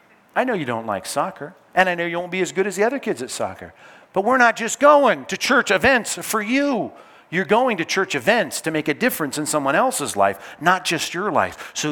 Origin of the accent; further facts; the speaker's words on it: Long Beach, California, United States; My folks had bought a new house. We moved from North Long Beach to East Long Beach.